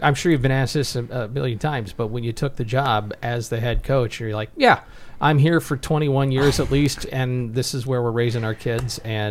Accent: Champaign, Illinois, United States; I'm from Champaign, Urbana. I'm a townie, whatever.

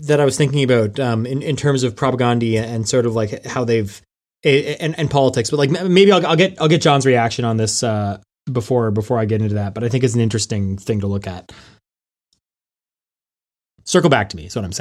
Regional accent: Canada; I'm Canadian.

